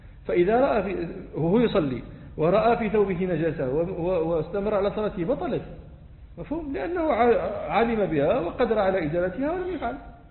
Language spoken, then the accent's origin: Arabic; Rabat, Rabat-Salé-Kénitra, Morocco; أنا لست من أهل الإبل، والرباط هذه لا إبل فيها، هذه مدينة شاطئية ما عندنا إبل.